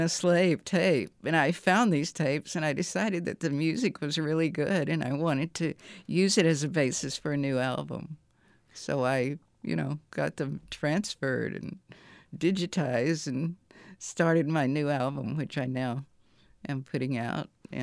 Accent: Tennessee, United States; moved away as an adult; Okay, well, I've been around Sonoma County for quite a while. The Bay Area, I came out in 73, so I'm from Tennessee originally.

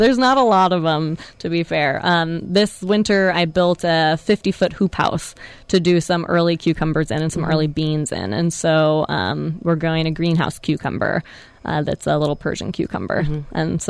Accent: Sebastopol, California, United States; and because I'm from Sebastopol, it was always kind of the goal to get into the Sebastopol market. I was excited to be in my hometown market.

